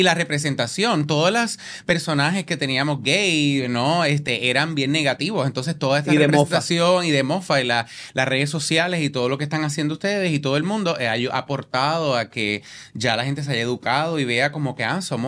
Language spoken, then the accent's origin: Spanish; Yauco, Puerto Rico; Yo crecí en Yauco, en un pueblo más conservador